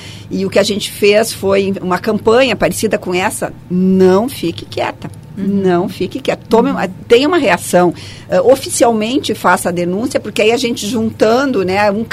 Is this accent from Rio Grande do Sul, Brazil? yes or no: yes; Caxias do Sul, Rio Grande do Sul, Brazil; now in Porto Alegre, Brazil; Eu trabalho desde os meus 18 anos. Eu vim de Caxias para Porto Alegre para o meu primeiro emprego.